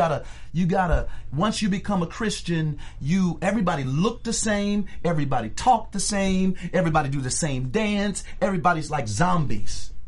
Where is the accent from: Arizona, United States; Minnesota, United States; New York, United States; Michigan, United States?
Michigan, United States; Detroit; I'm from Detroit, and if you go down Puritan Avenue, you will see a church on right across the street from each other